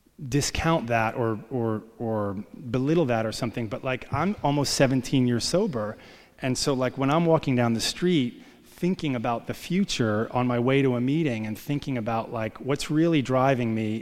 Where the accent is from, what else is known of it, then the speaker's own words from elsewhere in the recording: New York City, New York, United States; I mean, I grew up in New York City. I'll tell you a little bit about what it was like.